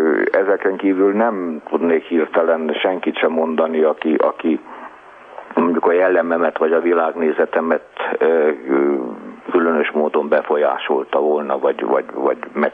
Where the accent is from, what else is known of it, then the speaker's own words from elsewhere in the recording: Budapest, Hungary; Én, ahogy mondani szokták, a pesti flaszteron nőttem fel, itt Angyalföldön, tehát nagyon közel ahhoz a helyhez, ahol beszélgetünk. Elég sokat költöztem a városban